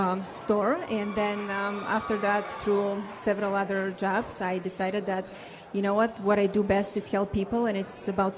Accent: Bulgaria; English is a second language; moved away as an adult; now in United States; I am from Bulgaria.

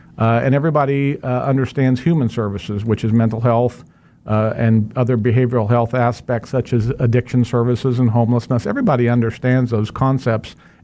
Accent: Kansas, United States; born or raised there

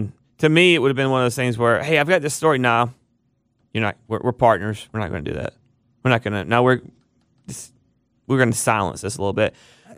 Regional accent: Dallas, Georgia, United States; Well, I'm from both. If I'm in Georgia, I'm from Paulding County.

